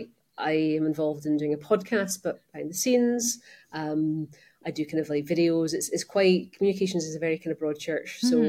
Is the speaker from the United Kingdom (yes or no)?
yes; Glasgow, Scotland, United Kingdom; also born or lived in London; I'm originally from Glasgow. I did spend a lot of time in London, which I think is the reason that my accent's not maybe quite as strong as it might be. I'm currently in quite a sort of humid and warm Barcelona for the summer.